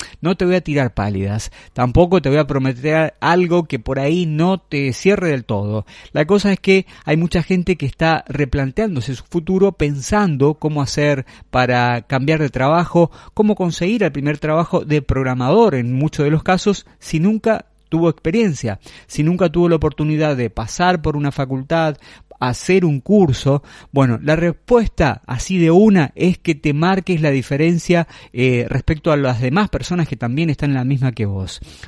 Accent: Corrientes, Argentina; estamos en la ciudad de Corrientes, capital, mi ciudad natal, donde todavía comparto las tranquilidades de la siesta

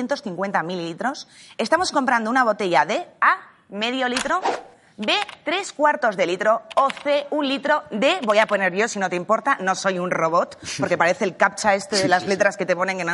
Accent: Spain; Al final soy muy española.

